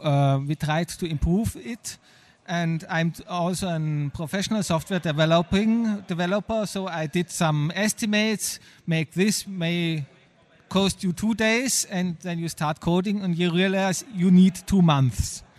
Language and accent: English; Munich, Bavaria, Germany; from... I'm from Munich, from Germany